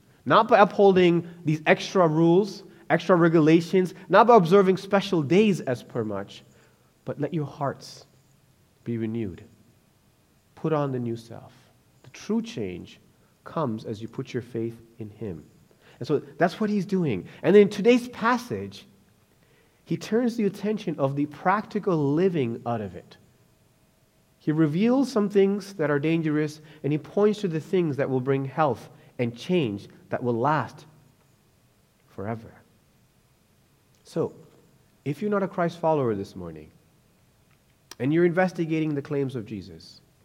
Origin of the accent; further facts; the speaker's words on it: Sri Lanka; now in Canada; And our mindset changed that I am Canadian. When I went back to Sri Lanka, I was no longer a Sri Lankan citizen. I was a foreigner now. I'm a Canadian citizen.